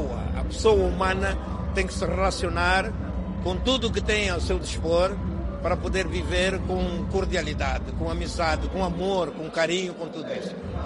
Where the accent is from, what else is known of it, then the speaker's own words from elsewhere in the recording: Angola; eu estou a zelar pelo povo angolano, povo da minha terra